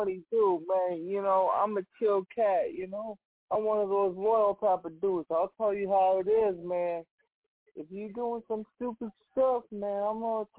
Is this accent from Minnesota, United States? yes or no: yes; Forest Lake, Minnesota, United States; I'm from Forest Lake, Minnesota.